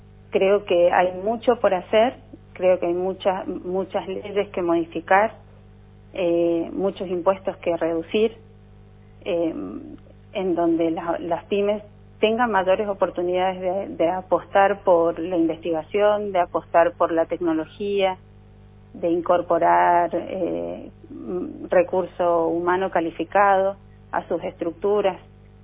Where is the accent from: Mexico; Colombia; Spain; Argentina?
Argentina; San Juan; born there; now in San Luis, Argentina; yo nací en San Juan y hace más de 20 años que vivo en San Luis